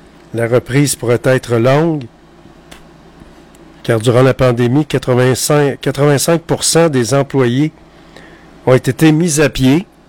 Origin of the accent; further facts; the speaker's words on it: Quebec, Canada; On vit au Québec. Nous sommes Québécois. On n'est pas des Romains. On est des Québécois.